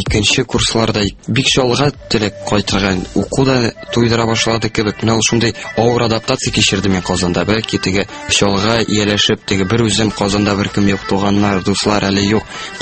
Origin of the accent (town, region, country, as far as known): Naberezhnye Chelny, Tatarstan, Russia; born there